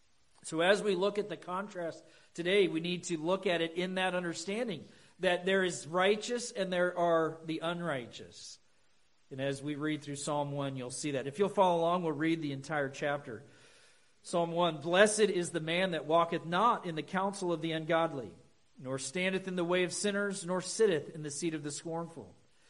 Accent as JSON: {"language": "English", "region": "Colorado", "country": "United States", "tie": "born or raised there", "said": "all those memories from growing up in Colorado came flooding back"}